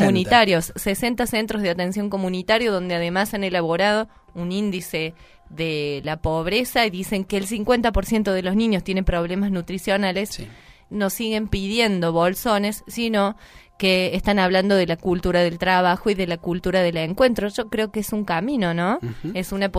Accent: Argentina; somos todos argentinos

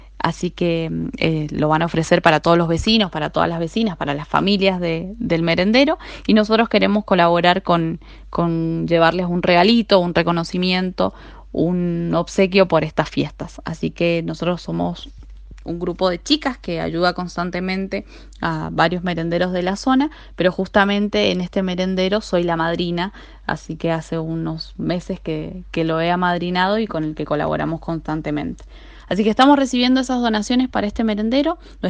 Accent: Maipú, Mendoza, Argentina; soy de Mendoza, del departamento de Maipú.

